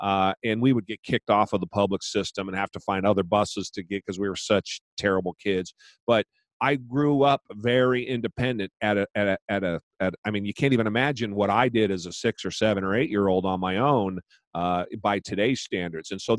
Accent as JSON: {"language": "English", "town": "Portland", "region": "Oregon", "country": "United States", "tie": "born or raised there", "said": "I was born south of Portland, but I've been in Portland my entire life."}